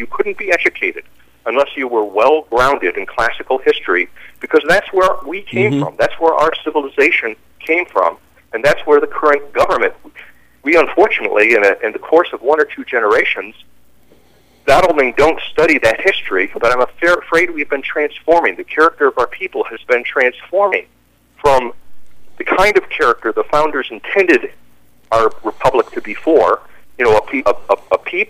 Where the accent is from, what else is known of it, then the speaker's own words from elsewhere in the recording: Utica, New York, United States; For example, I grew up near Utica, New York.